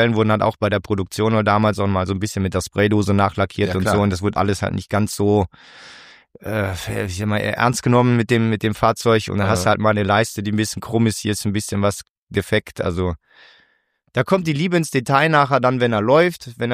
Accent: Bavaria, Germany; Ich komme aus dem Allgäu, bin 35.

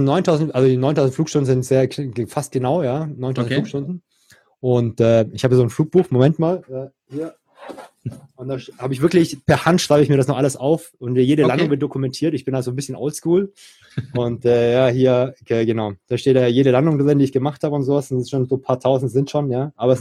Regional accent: Ludwigsburg, Baden-Württemberg, Germany; ich bin in Ludwigsburg groß geworden, ja, und wohne bald in Frankfurt, ja.

